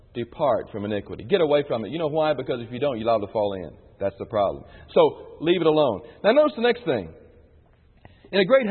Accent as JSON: {"language": "English", "region": "Florida", "country": "United States", "tie": "born or raised there", "also_born_or_lived": "Illinois", "said": "When I was in Illinois, we were there for 10 years, and I grew up in Florida. And in Florida, the ground is sand."}